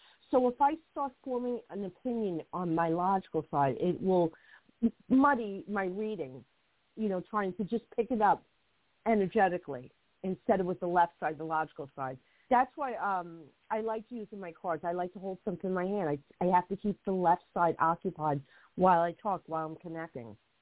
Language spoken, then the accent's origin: English; Hoboken, New Jersey, United States; born there; When I was a little girl, we moved to another town. I was born in Hoboken, and we moved out to another town.